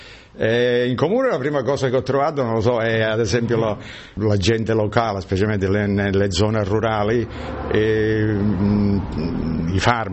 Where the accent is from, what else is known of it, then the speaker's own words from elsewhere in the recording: Sicily, Italy; Mi ricorda molto la mia infanzia, come sono cresciuto in Sicilia